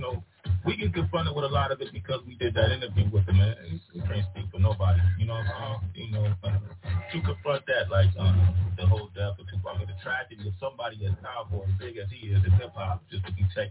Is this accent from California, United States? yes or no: yes; California, United States; because, you know, I'm from the Bay.